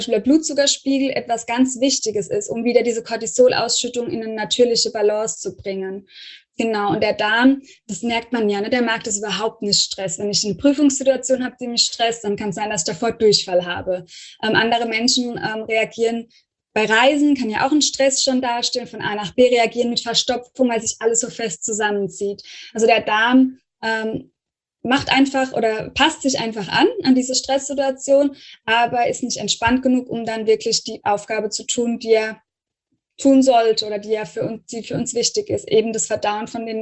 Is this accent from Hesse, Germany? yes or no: no; Rhineland-Palatinate, Germany; ich komme ja so aus der Pfalz, vom Pfälzischen her, wir sind immer auch so hektisch